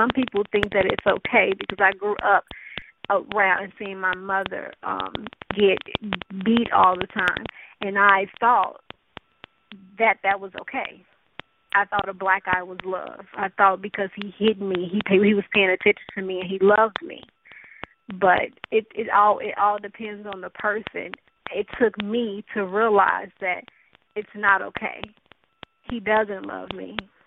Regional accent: Chicago, Illinois, United States; moved away as an adult; I just moved to Georgia, and just trying to start my life fresh and over because I am from Chicago

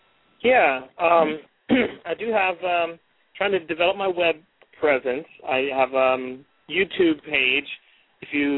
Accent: Colorado, United States; also born or lived in California / Kansas; growing up in Colorado, also lived in California and Kansas

